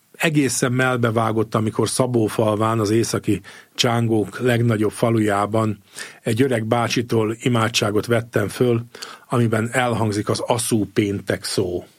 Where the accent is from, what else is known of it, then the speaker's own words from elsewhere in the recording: Újkígyós, Békés, Hungary; én a Békés megyei Újkígyósról származom, tehát nagyon izgalmas ez a közösség, ahová beleszülettem